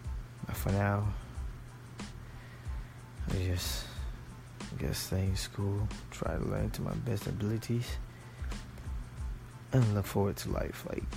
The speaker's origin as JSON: {"language": "English", "country": "Ghana", "second_language": "English", "moved": "yes", "lives_now": "United States", "said": "I'm a male from Ghana, West Africa. I've been here for 2 years"}